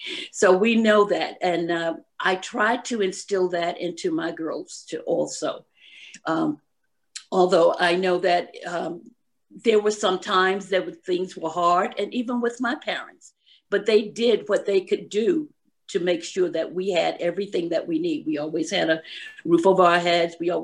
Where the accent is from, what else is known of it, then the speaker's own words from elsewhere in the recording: Georgia, United States; born there; moved away; also born or lived in Savannah / Long Island; I was born in Georgia, and after that, I went to school in Savannah. I left Savannah and I went to New York. I lived on Long Island.